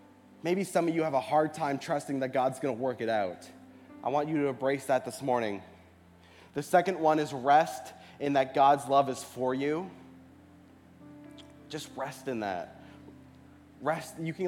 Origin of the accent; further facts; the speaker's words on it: Nova Scotia, Canada; I was in my hometown in Nova Scotia last week, and I walked into the youth group that I got saved at.